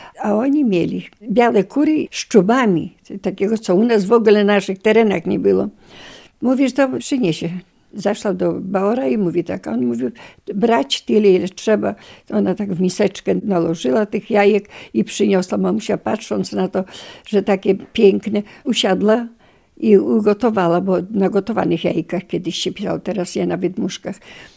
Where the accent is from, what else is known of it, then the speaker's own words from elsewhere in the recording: Lipsk, Podlaskie Voivodeship, Poland; Pochodzę z Lipska. Tu się urodziłam, tu się wychowałam.